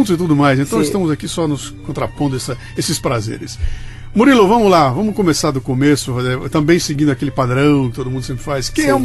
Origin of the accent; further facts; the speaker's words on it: Bauru, São Paulo, Brazil; accent: bauruense; esse sotaque que se contrapõe ao meu sotaque bauruense